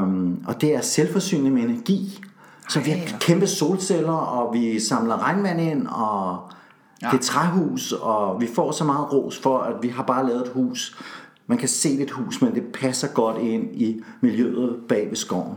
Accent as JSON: {"language": "Danish", "town": "Frederiksberg", "region": "Capital Region", "country": "Denmark", "tie": "born there", "said": "Altså, jeg er jo født i Solbjerg Sogn."}